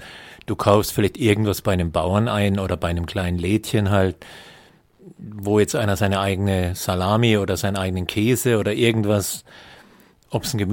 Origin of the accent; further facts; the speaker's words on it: Karlsruhe, Baden-Württemberg, Germany; born there; also born or lived in Italy; now in Ettlingen, Germany; weil ich jetzt halt als gebürtiger Karlsruher in Ettlingen wohne, bietet sich natürlich der Schwarzwald, die Pfalz, der Bodensee an.